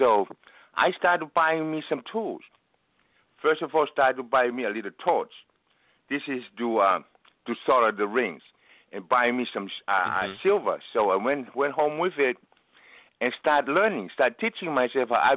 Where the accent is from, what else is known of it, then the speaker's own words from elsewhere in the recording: Tonga; now in United States; I have never seen a toe ring where I come from Tonga. I don't even own a ring.